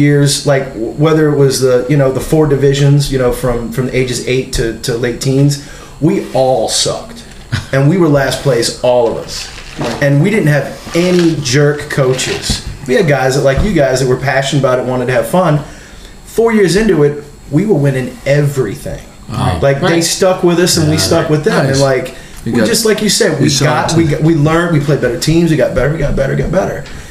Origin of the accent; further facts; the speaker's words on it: Craddock, Virginia, United States; But where I grew up in Virginia, from the age of 8 to in my 20s, we lived in a place called Craddock, or Craddock, as we say.